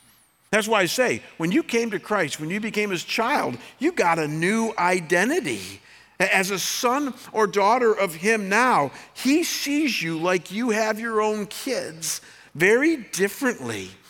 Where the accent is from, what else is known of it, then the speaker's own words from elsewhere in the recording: Chagrin Falls, Ohio, United States; my home growing up in Chagrin Falls, Ohio, and how, you know, in the home I grew up in, it was a two-story colonial, bath and a half, and had four bedrooms upstairs, like so many homes in the Midwest.